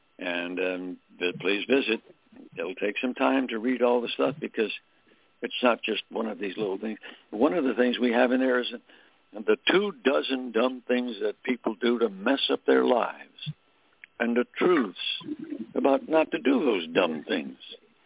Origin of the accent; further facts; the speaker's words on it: Pennsylvania, United States; He was from New York. I was from Pennsylvania.